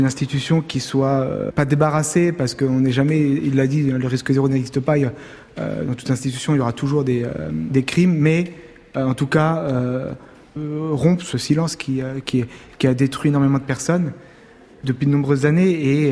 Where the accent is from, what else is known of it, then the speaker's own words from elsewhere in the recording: Île-de-France, France; J'ai 32 ans, voilà, je suis originaire de l'Essonne